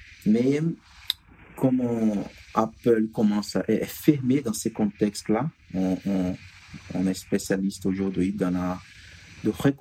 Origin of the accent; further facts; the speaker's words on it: Brazil; French is a second language; moved away as an adult; also born or lived in Ireland / Netherlands / Spain; now in France; je suis brésilien.